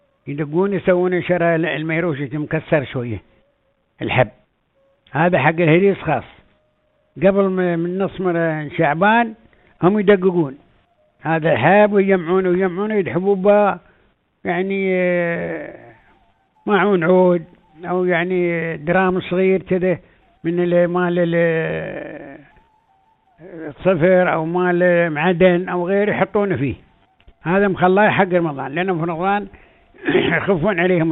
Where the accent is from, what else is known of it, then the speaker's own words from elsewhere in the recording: United Arab Emirates; يعني هاي عادات عندنا في الامارات، يعني كل دولة الامارات من قديما